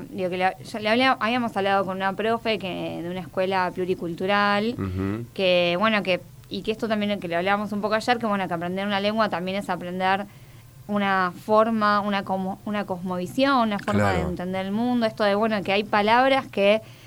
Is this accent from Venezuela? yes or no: no; Buenos Aires, Argentina; Bueno, en Buenos Aires, digo, marcamos mucho la Y, ¿no?